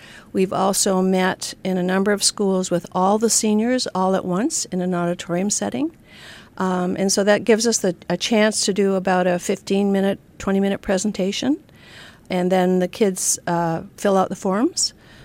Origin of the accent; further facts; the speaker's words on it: Canada; I grew up in Canada, and in some ways that made me want to be more active in getting folks to vote.